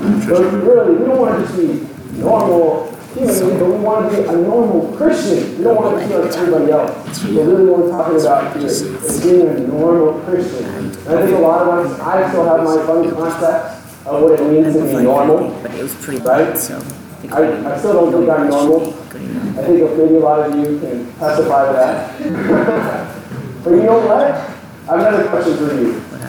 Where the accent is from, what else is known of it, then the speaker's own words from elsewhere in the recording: Cambridge, Massachusetts, United States; I'm from Cambridge, Massachusetts. Currently where I'm serving.